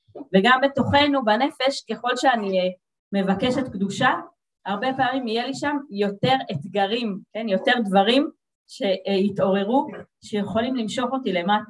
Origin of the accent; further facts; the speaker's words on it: Jerusalem, Jerusalem District, Israel; אני גדלתי ברובע, ולפני כמה שנים שכזה הלכנו לכותל